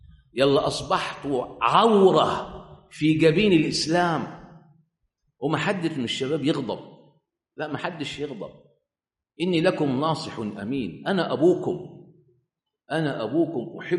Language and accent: Arabic; Egypt; من ضمن الاخبار يقول لك العيال اللي عندنا في مصر دول عيال عليهم احكام